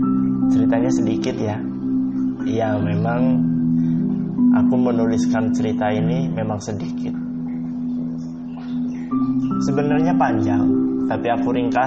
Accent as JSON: {"language": "Indonesian", "town": "Tembilahan", "region": "Riau", "country": "Indonesia", "tie": "born there", "said": "Aku lahir di Tembilahan, tepatnya di Indragiri Hilir. Aku lahir tahun 94 dan hidup di keluarga yang sederhana dan berkecukupan. Ya kalau dikategorikan, ya kelas ekonomi menengah ke bawah."}